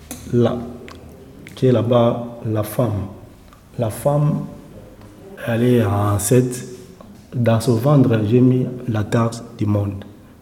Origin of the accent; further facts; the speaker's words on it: DR Congo; born there; Je suis Congolais. Je suis né à République démocratique du Congo.